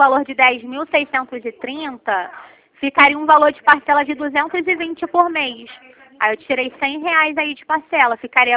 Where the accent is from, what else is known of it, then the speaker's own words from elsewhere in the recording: Rio de Janeiro, Brazil; eu sou aqui do centro do Rio, né?